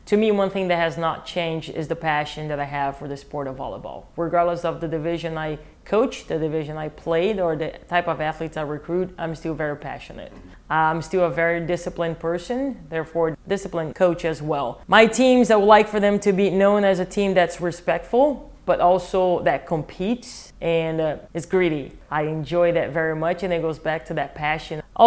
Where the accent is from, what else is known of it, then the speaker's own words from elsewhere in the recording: Brazil; also born or lived in North Dakota, United States; Miami, South Florida, and where I grew up in Brazil is similar. The weather, the people, the culture, the food, and etc.